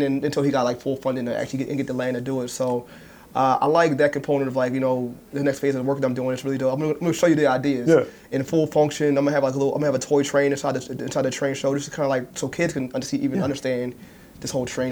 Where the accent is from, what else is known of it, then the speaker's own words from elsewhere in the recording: Philadelphia, Pennsylvania, United States; And I grew up in Philly.